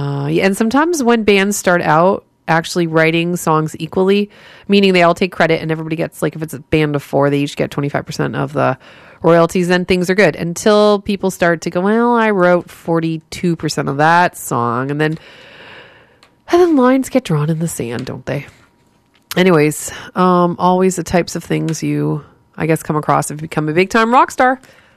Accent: Windsor, Ontario, Canada; it's not far from my hometown of Windsor, Ontario. And now my dad actually is from that area

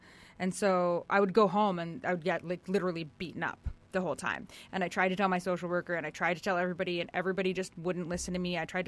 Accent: Alberta, Canada; I'm not Blackfoot, but I'm from Alberta.

